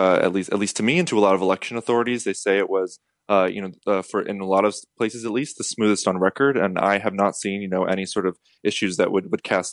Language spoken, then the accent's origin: English; Georgia, United States; So Georgia, which is also my home state